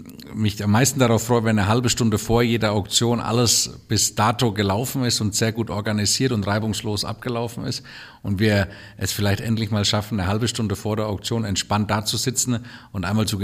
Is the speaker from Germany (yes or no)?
yes; Bavaria, Germany; Ja, ich hoffe, es wird auch ähnlich, wie wir es aus den heimatlichen Gefilden kennen. Und wir bekommen so ein bisschen das bayerische Flair hier reproduziert.